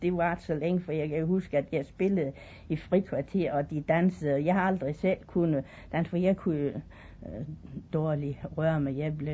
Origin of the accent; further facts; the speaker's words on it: Kattrup, North Denmark Region, Denmark; born there; Ja, jeg er født her i Kattrup Sogn. Det er lige nogle minutter herfra, en 10-20 minutters gang her fra Fjerritslev.